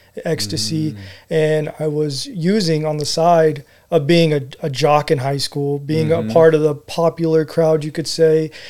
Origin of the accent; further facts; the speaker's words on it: Redlands, California, United States; I grew up in Redlands, California.